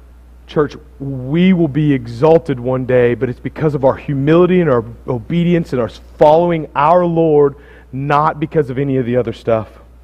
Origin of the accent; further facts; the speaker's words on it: Sulphur, Oklahoma, United States; Well, I'm from Sulphur. I consider it fancy. Maybe it's normal for you guys up here in Shawnee.